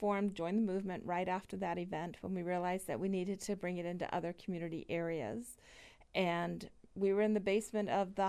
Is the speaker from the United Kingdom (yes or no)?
yes; England, United Kingdom; Now, I'm originally from England. I have family all over the world in different areas.